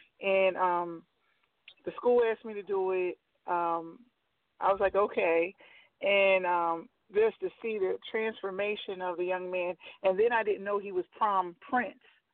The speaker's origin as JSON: {"language": "English", "region": "Delaware", "country": "United States", "said": "I'm originally from Delaware."}